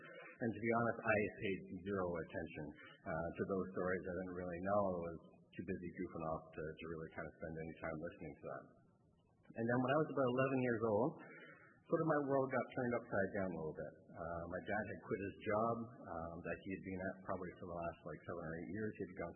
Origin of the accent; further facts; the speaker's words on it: Haliburton, Ontario, Canada; But growing up in Halliburton, I think sort of the impact of, when I think about growing up as a kid there, one of the impacts of that, because it's a small town, is that really my brother